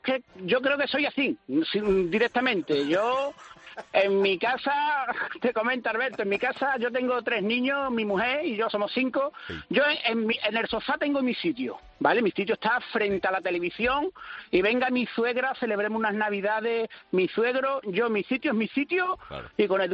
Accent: Huelva, Andalusia, Spain; porque yo soy de Huelva.

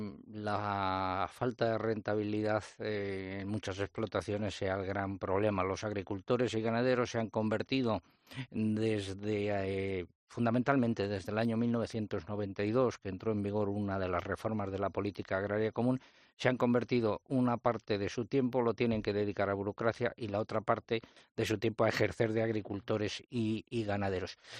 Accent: Castile and León, Spain; una prueba ciclista que hubo en mi pueblo y en otros pueblos de alrededor, en la comarca de La Moraña, en Ávila.

